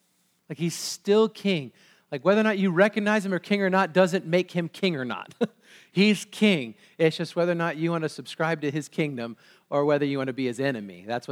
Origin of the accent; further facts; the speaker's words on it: United States; simply because I'm an American and I don't get the idea of kingship.